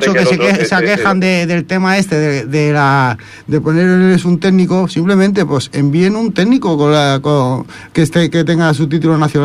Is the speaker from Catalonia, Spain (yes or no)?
yes; Catalonia, Spain; Soy catalán, pero de raíces extremeñas